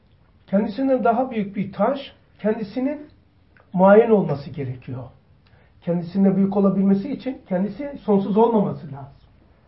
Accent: Istanbul, Turkey; en terörün, en anarşistin 80 ihtilalinden önce en cavcav döneminin en cavcav İstanbul bölgesinde büyüdüm. Kasımpaşa Hasköy.

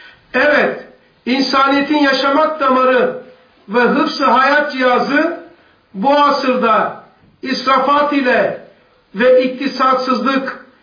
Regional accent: Black Sea Region, Turkey; Karadeniz'de kızmasına ben oralıyım.

